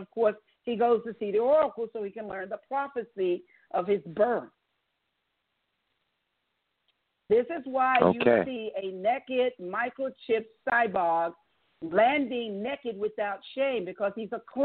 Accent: New York City, New York, United States; So I want you guys to know that I'm a New Yorker. I'm from New York City, but I went to school in California.

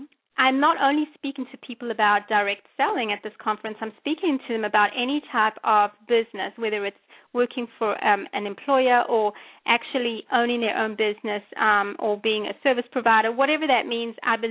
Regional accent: South Africa; now in United States; I wasn't certified in Connecticut. I'm actually from South Africa.

